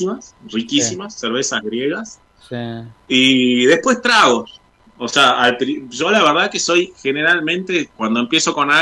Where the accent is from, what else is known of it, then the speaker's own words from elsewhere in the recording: Argentina; hasta el ateo más ateo se puede emocionar siendo argentino